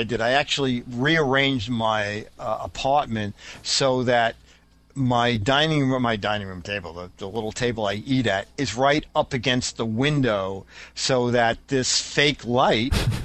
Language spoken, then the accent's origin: English; New York City, New York, United States; Well, you know, growing up in Brooklyn